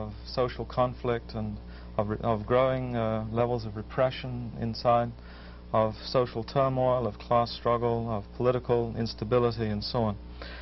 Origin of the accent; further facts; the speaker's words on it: England, United Kingdom; I grew up in England on a lot of the myths of your society.